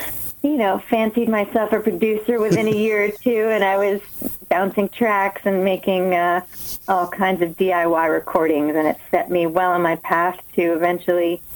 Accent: New York, United States; Absolutely. I am a New Yorker. I'm just not there right now

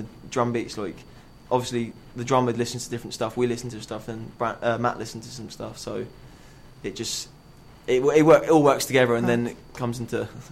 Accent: Portsmouth, South East England, United Kingdom; we're from Portsmouth

